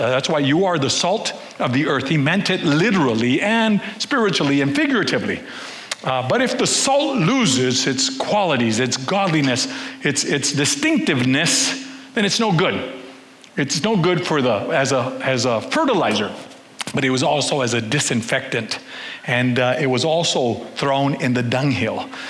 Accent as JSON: {"language": "English", "country": "United States", "tie": "born or raised there", "said": "I mean, I grew up here in the States, but during like November, December, January, we would go."}